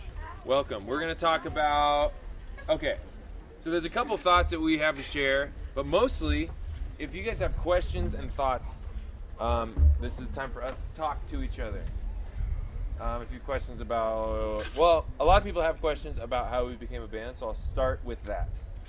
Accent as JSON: {"language": "English", "town": "San Diego", "region": "California", "country": "United States", "said": "So we played a show in Arizona. We're from San Diego."}